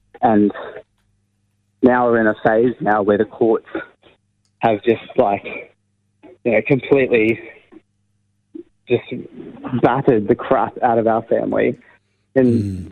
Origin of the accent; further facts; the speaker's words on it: New South Wales, Australia; I'm from Gulbenga country up in mid-north coast there. So originally from Barra